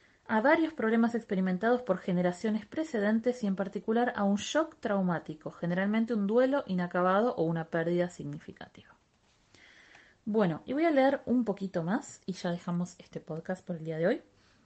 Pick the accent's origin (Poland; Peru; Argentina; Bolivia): Argentina; yo soy argentina. En Argentina la mayoría de nuestros abuelos eran inmigrantes, abuelos o a veces bisabuelos o padres